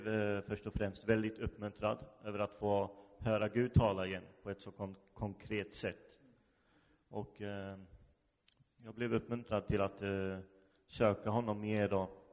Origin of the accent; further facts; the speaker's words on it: Karlskoga, Örebro County, Sweden; Jag är uppväxt här i Karlskoga.